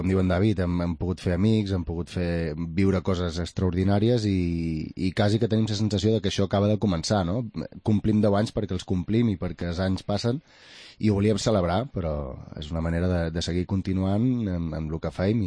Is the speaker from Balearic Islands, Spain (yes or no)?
yes; Ibiza, Balearic Islands, Spain; perquè venim d'Eivissa